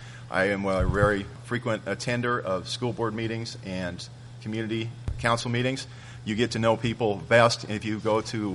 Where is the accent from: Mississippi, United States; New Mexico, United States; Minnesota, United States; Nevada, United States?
Nevada, United States; This is my hometown. I have had the opportunity to both be raised here and raise my family here. I married my wife, also a Nevada graduate